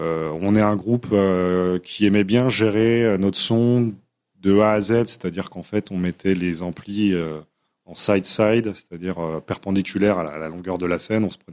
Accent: eastern France, France; Oui, déjà, moi, je viens de l'Est de la France

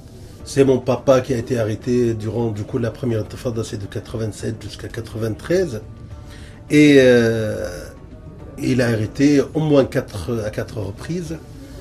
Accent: Gaza, Gaza Strip, Palestine; Et quand je me présente toujours, je me présente comme de Gaza, réfugié de Jaffa. J'ai jamais vu Jaffa, j'ai jamais eu des cours d'histoire sur Jaffa, mais je connais Jaffa.

